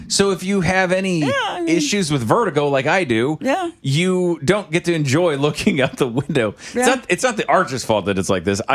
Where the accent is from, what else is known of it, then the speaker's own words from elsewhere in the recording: St. Louis, Missouri, United States; And I grew up in St. Louis, so I'm familiar with all these places.